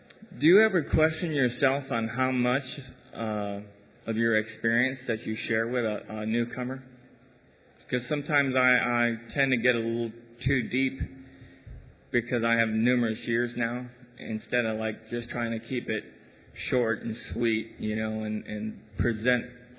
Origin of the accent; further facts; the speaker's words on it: Houston, Texas, United States; I'm an alcoholic. And …, I'm from Houston, Texas.